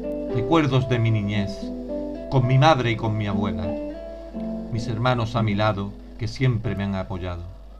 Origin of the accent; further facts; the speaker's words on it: El Puerto de Santa María, Andalusia, Spain; now in Marbella, Spain; mi familia de San Pedro y a mi tierra que tanto quiero, el puerto de Santa María, pasando por la ciudad de Marbella y a mis vecinos de Nueva Andalucía.